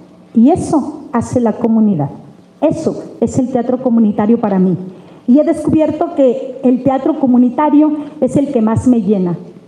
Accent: El Coyul, Oaxaca, Mexico; se celebra en mi pueblo El Coyul.

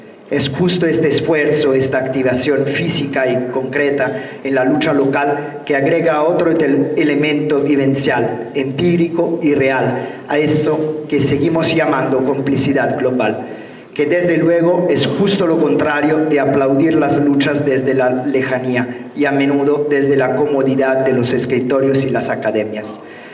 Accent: Italy; Spanish is a second language; now in Mexico; como somos de origen italiano y vivimos y luchamos en México

